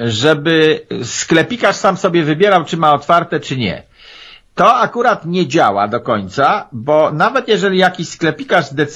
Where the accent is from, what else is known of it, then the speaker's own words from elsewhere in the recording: Pomeranian Voivodeship, Poland; ze Starogardu Gdańskiego, moje strony kociewskie